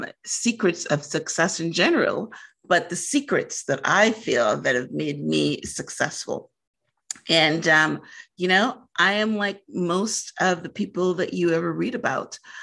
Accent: Guyana; born there; I was born in British Guiana, which is South America. And when I was born, Guyana was a very poor country.

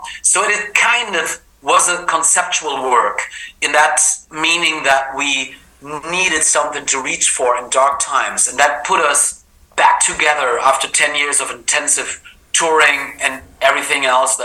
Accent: Seattle, Washington, United States; probably just like a sad teenager growing up in Seattle where it rains all the time.

